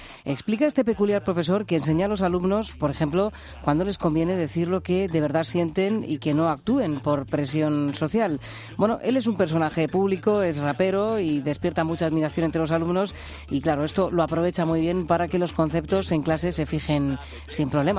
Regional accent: Region of Murcia, Spain; Bueno, en Murcia, por ejemplo, en mi tierra están

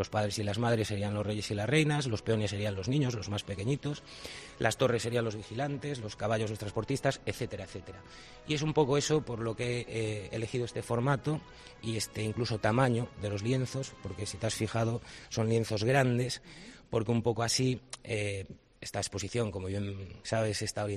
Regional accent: Ferrol, Galicia, Spain; Y por eso nació Puerto Chocolate, como un homenaje a mi tierra, como una forma de enseñar al mundo que Ferrol es mágico

